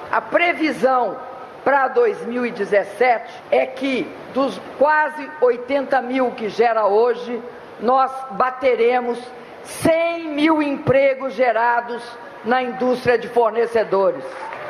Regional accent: Brazil; como brasileiros que amam e defendem esse país

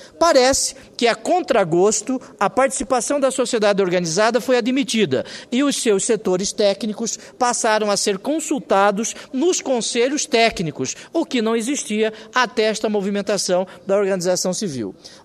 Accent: Cuiabá, Mato Grosso, Brazil; Nós todos que nascemos e vivemos em Cuiabá, capital do estado de Mato Grosso

